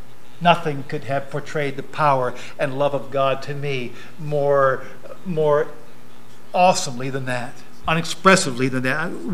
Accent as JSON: {"language": "English", "town": "Brookville", "region": "Pennsylvania", "country": "United States", "tie": "born there", "said": "Years ago, my name was written in the Brookville Hospital in Pennsylvania. And I was born there in Brookville."}